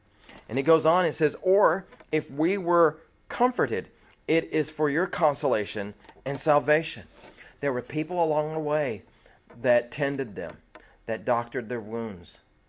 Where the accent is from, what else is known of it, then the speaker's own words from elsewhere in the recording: Texas, United States; You know, I'm a Texan. You know, Texans kind of have an attitude.